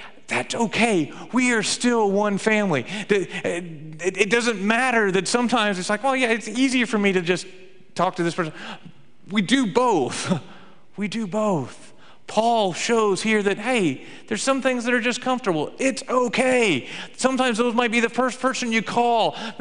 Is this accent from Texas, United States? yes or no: yes; Texas, United States; My wife and I grew up in Texas. I know the accent's not always there